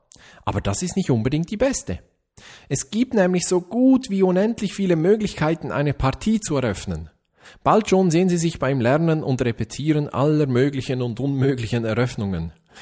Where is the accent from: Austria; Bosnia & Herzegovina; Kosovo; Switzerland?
Switzerland; Als Schweizer weiß ich das auch sofort.